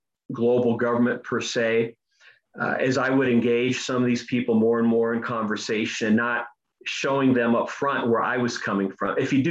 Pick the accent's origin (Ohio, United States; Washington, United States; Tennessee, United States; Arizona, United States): Ohio, United States; born there; I'm a first generation American. I was born in Ohio a few years after they came over from Europe.